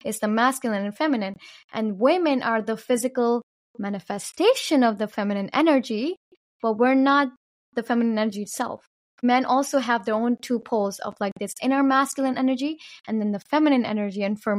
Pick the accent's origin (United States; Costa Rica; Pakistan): Pakistan; I was born and raised in Pakistan, so I didn't grow up in a free land.